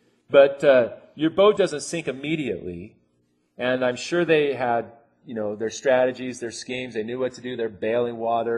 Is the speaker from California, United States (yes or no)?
yes; California, United States; I grew up in Southern California by the beach. I'm very comfortable in the ocean.